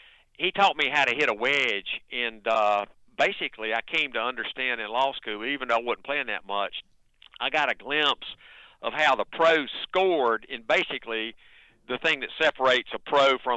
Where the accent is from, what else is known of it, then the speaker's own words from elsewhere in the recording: Gastonia, North Carolina, United States; Well, I grew up outside of Charlotte in Gastonia, North Carolina